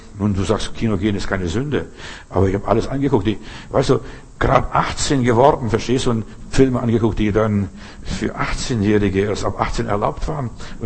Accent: Bavaria, Germany; Weißt du, ich bin in Bayern groß geworden eigentlich. Und dort meine Gehversuche gemacht.

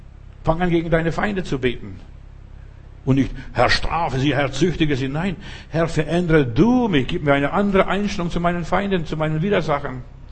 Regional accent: Lithuania; first language Lithuanian; German is a second language; moved away; Weißt du, ich bin jetzt so viele Jahre aus Litauen draußen, das war meine Muttersprache mal

